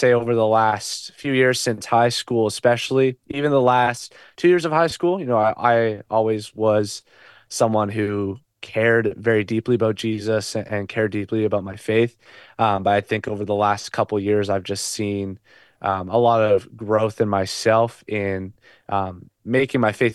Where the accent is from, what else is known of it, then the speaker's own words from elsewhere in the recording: British Columbia, Canada; I'm 19 right now. I've grown up in smaller towns. I'm actually from Canada, from British Columbia, so over kind of the West Coast area. I'm a little bit inland though